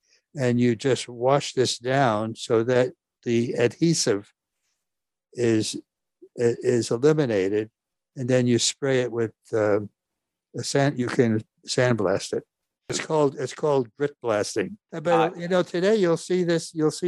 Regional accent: New York, United States; I was born and raised here in New York. We were far from a wealthy family. As a matter of fact, Dad worked hard. Mom was an immigrant. I'm second generation. It was a Norwegian family

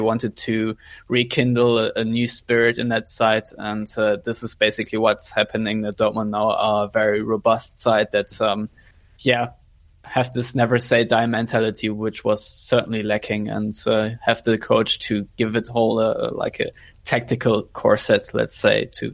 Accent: Philadelphia, Pennsylvania, United States; my wife has raised a couple of questions about Joel Embiid's girlfriend, and we are both from Philly.

